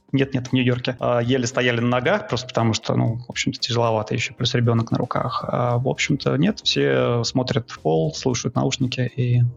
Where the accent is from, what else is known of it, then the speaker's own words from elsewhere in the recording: Moscow, Russia; now in New York, United States; Переезжали мы, да, мы из Москвы.